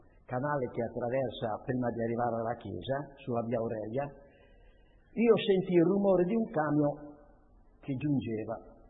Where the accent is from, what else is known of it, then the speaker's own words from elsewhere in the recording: Vezzano Ligure, Liguria, Italy; born there; sono nato a Vezzano Ligure il 18/9/26, provincia della Spezia.